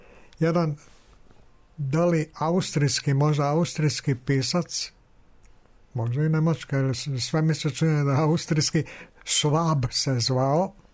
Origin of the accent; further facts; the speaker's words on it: Slavonski Brod, Brod-Posavina County, Croatia; ja sam imao detinjstva u Bosanskom Brodu prve tri godine, tamo sam se rodio. Onda sljedećih 7 godina do 10. svoje godine u Slavonskom Brodu. Tu sam počeo da učim osnovnu školu i prva tri razreda osnovne škole sam završio u Slavonskom Brodu.